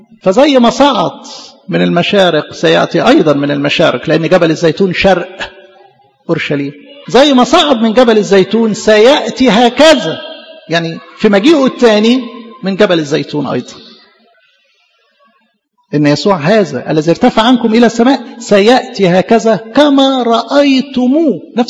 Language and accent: Arabic; Egypt; مصر دي فرحة كبيرة لينا كمصريين